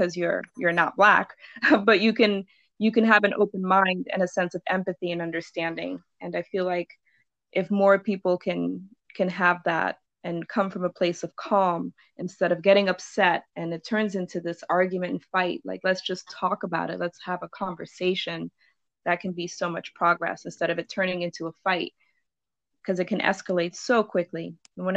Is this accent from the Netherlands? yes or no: yes; Netherlands; growing up in a predominantly white country, I've been around quote unquote friends growing up in Holland